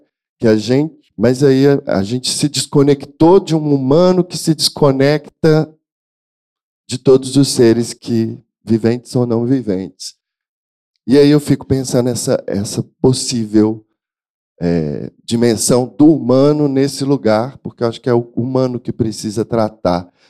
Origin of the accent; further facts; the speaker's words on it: Belo Horizonte, Minas Gerais, Brazil; é um de Belo Horizonte, de onde eu sou